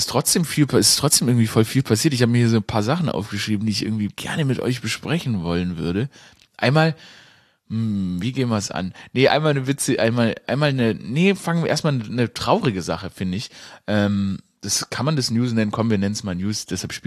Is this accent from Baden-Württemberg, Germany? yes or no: yes; Stuttgart, Baden-Württemberg, Germany; Nicht als Schwabe, also nicht als Stadtschwabe, ich bin ja in Stuttgart aufgewachsen, und eben nicht als überhaupt einfach nur Deutsch.